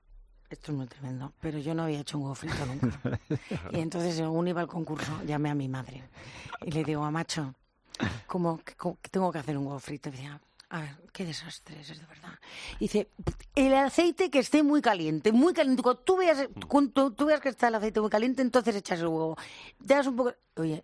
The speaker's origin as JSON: {"language": "Spanish", "region": "Basque Country", "country": "Spain", "said": "Hombre, soy vasca."}